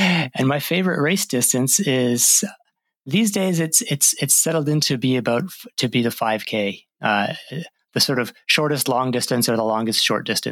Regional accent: Toronto, Ontario, Canada; also born or lived in United States / Australia / United Kingdom; my age is 43. I'll be turning 44 later this year. I was born in Toronto, Canada. And although I spent about 20 years living away in the US and Australia and Britain, I'm now back in Toronto.

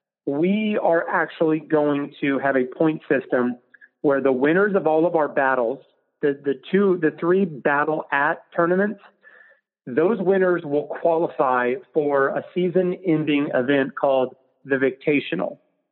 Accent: Indiana, United States; Dude, so I'm from Indiana. I'm a proud Hoosier.

